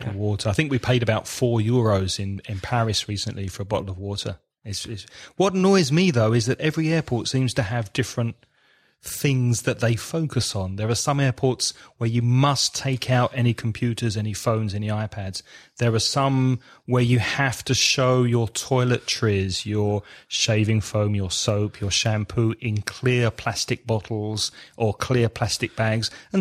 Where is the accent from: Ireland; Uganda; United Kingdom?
United Kingdom; England; I'm English, so I have a special system because English people don't really like speaking to strangers on flights.